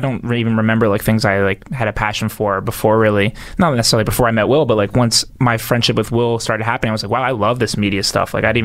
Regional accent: Pennsylvania, United States; Yeah, it's they're both in Bucks County, so born and raised in Bucks County.

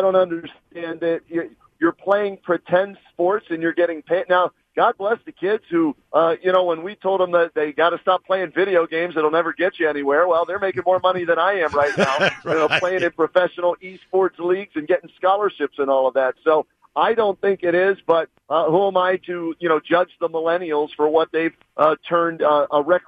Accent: Pittsburgh, Pennsylvania, United States; I grew up in Western Pennsylvania. So here's a guy that grew up in Pittsburgh covering Cleveland sports for 30-some years, but my roots are back in Western PA

